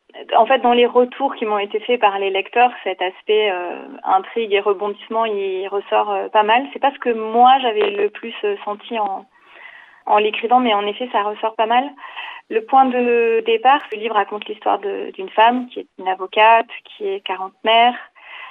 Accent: Saint-Jean, Auvergne-Rhône-Alpes, France; J'ai grandi à Saint-Jean, mes parents y habitent toujours. Et puis je vis en hiver maintenant à côté de Grenoble.

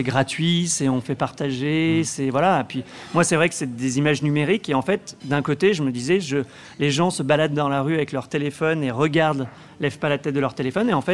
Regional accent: Auvergne-Rhône-Alpes, France; Alors, je suis originaire de la Drôme, bon, plus au sud de Saint-Paul-Trois-Châteaux.

